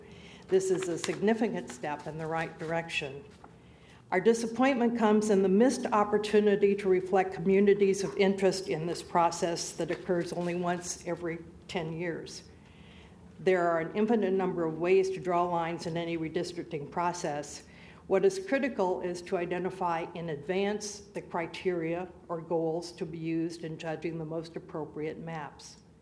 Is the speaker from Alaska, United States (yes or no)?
no; Rehoboth Beach, Delaware, United States; I'm from Rehoboth, the Rehoboth Beach area